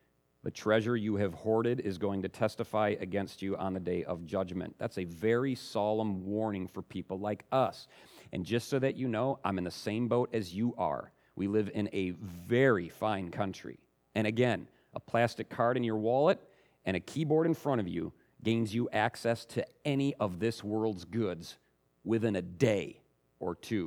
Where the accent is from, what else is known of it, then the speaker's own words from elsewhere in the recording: United States; And I'm also American, and I watch my culture.